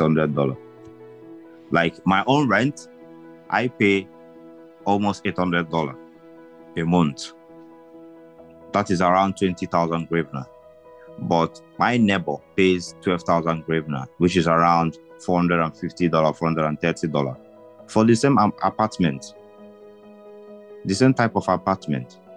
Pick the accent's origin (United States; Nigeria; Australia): Nigeria; I am not a Ukrainian. I am an African and I'm a Nigerian.